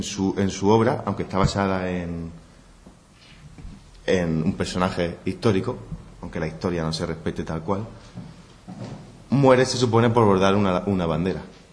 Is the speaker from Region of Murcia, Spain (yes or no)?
yes; Jumilla, Region of Murcia, Spain; como soy de Jumilla